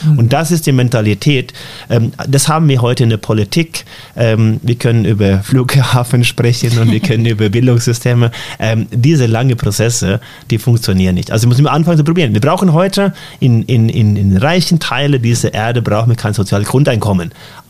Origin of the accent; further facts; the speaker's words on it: Norway; aber auch meine Heimat Norwegen, wir leben in einer verdammt bequemen Welt.